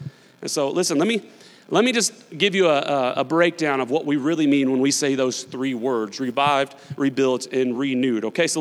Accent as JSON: {"language": "English", "town": "Newton", "region": "Massachusetts", "country": "United States", "tie": "born or raised there", "said": "I was born and raised here in Newton. I love our town."}